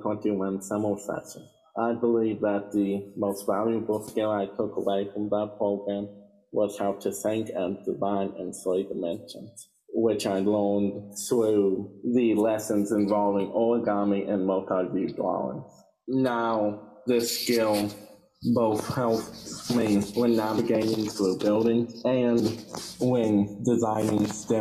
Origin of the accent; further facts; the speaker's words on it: Virginia, United States; from Virginia.